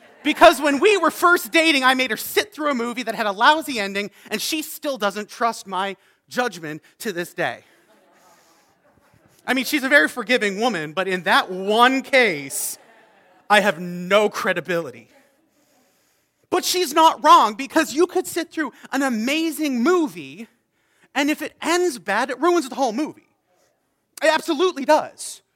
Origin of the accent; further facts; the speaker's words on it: Canada; All right, here's the thing. I'm a Canadian. There's only one Canadian baseball team